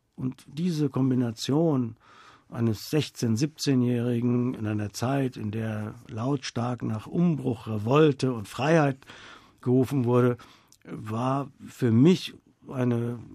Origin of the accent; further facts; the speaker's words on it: Hungary; first language Hungarian; German is a second language; moved away as an adult; also born or lived in Italy; Bei Fußball und beim Essen fühle ich mich sehr ungarisch. Und obwohl ich Ungarisch noch, das ist ja meine Muttersprache, spreche, ist mir das Land weniger vertraut als andere Länder